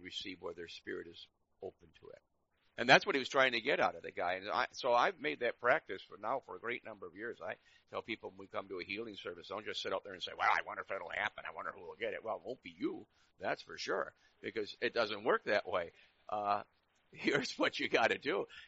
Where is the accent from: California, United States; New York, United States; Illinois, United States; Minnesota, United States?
New York, United States; I was raised in New York. I'm rude, and I don't even know it.